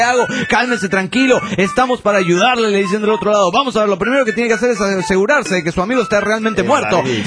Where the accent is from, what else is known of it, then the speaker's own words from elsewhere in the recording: Buenos Aires, Argentina; de Parque Patricio, República Argentina, la capital federal.